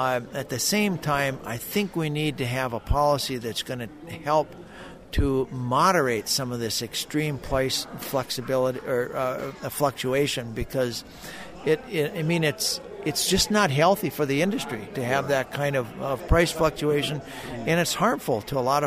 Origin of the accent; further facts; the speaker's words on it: North Dakota, United States; I'm from North Dakota originally. We're kind of a small dairy state.